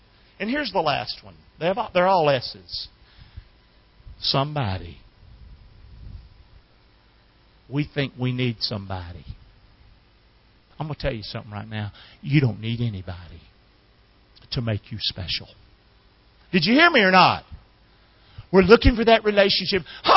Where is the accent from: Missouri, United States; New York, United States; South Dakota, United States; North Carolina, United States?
North Carolina, United States; Rockingham; I grew up in Rockingham, North Carolina.